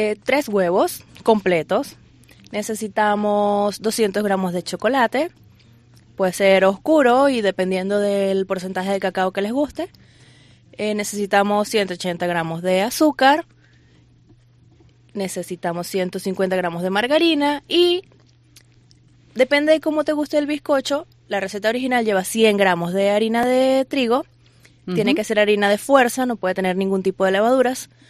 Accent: Venezuela; no soy gallega. tengo raíces españolas, pero soy orgullosamente venezolana.

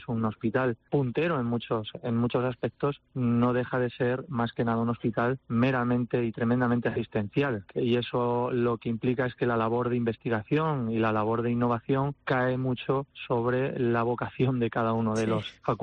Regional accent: Ciudad Real, Castilla-La Mancha, Spain; porque además me siento ciudadrealeño con mucho orgullo y muy agradecido de poder ejercer en mi tierra.

